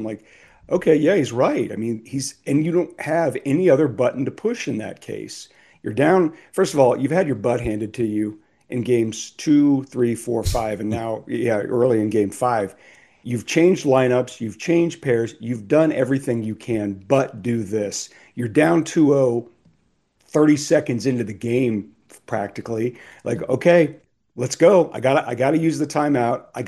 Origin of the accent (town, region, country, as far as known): Cincinnati, Ohio, United States; born there